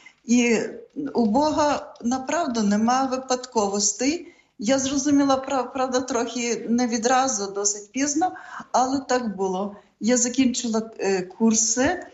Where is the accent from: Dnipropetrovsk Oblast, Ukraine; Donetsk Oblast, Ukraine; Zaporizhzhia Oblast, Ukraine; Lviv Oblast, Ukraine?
Lviv Oblast, Ukraine; Stoianiv; Народилася в селі Стоянові Радехівського району.